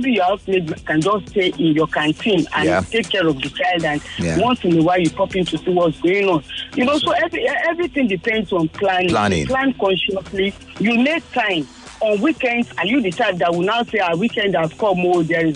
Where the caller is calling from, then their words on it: Ikeja, Lagos, Nigeria; Yeah, I'm calling from Ikeja and I'm fine.